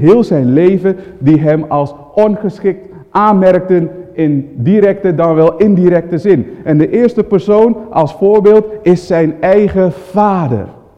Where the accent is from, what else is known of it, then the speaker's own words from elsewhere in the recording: Almere, Flevoland, Netherlands; We komen uit Almere.